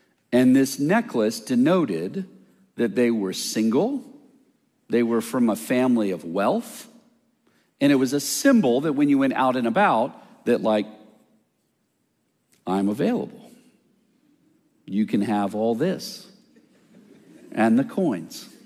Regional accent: Colorado, United States; I'm from Colorado. I live in Denver, Colorado.

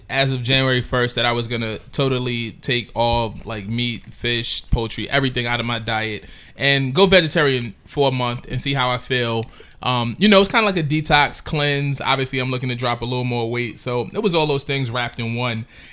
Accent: Brooklyn, New York, United States; Brooklyn, it's the very last tip of Brooklyn, but it's still in the borough. Now, you know, growing up in Coney Island, like, obviously, as a kid, you don't know that everywhere else don't have these things, right?

